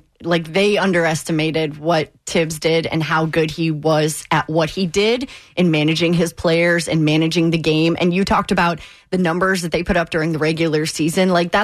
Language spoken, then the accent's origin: English; St. Louis, Missouri, United States; Like, I grew up in St. Louis, so I can only understand to an extent. I didn't have an NBA team, right?